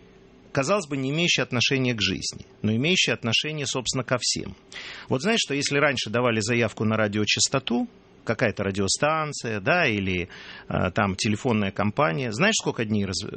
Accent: Ukraine; first language Ukrainian; Russian is a second language; я с Украины, я люблю украинский язык, он совершенно потрясающий, я его знаю очень хорошо, и, так сказать, мой родной язык.

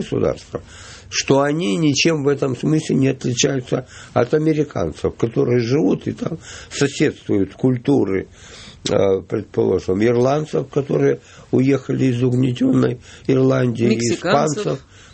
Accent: Odesa, Odesa Oblast, Ukraine; У меня на родине, в Одессе, были разговоры, что могут начать говорить.

